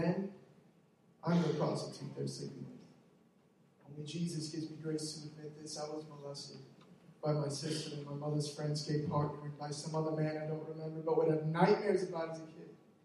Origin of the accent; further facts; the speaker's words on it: Houston, Texas, United States; moved away; I was born and raised in Houston, Texas. I came to Jersey in the spring of 2013 because I met a girl online.